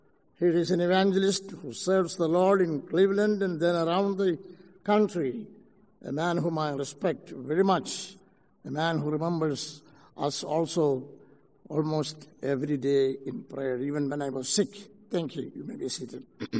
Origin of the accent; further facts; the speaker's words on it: Kerala, India; English is a second language; He came to my home state of Kerala.